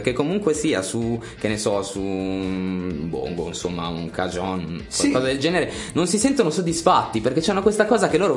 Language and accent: Italian; Lombardy, Italy; Sono della provincia di Varese.